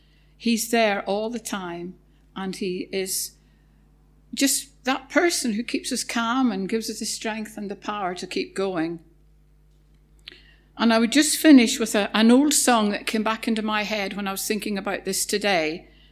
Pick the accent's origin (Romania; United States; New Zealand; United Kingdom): United Kingdom; Northern Ireland; I grew up in Northern Ireland. I went to a congregational church from being a young child.